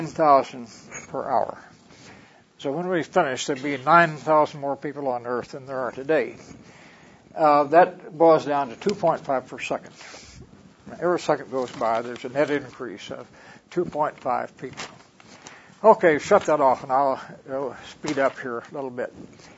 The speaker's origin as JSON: {"language": "English", "region": "Midwest", "country": "United States", "tie": "born or raised there", "said": "I grew up in the Midwest, and my grandfather used to raise mules."}